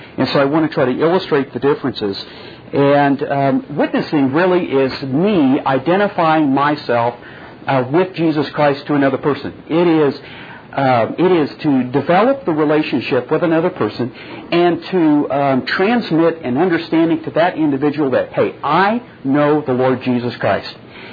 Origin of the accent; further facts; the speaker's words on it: Oklahoma City, Oklahoma, United States; I'm also from Oklahoma City.